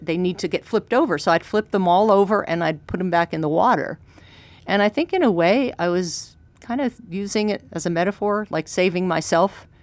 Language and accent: English; New Jersey, United States; As a kid, I used to walk along the Jersey Shore, New Jersey, because I'm from New Jersey, and we'd spend a couple weeks on vacation every summer.